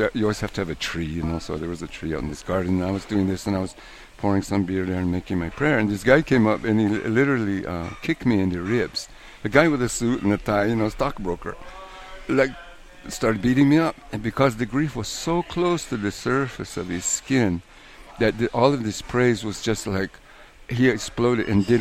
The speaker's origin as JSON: {"language": "English", "region": "New Mexico", "country": "United States", "tie": "born or raised there", "also_born_or_lived": "Guatemala", "said": "I was raised in New Mexico in an Indian town, you know, and at an early age I ended up by hook or by crook in Guatemala."}